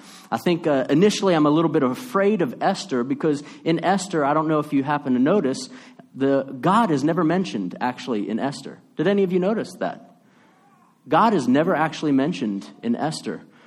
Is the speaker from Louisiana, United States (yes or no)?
yes; New Orleans, Louisiana, United States; because I'm from New Orleans, the city of New Orleans, and we've got a place like Chow Kit that's called Bourbon Street.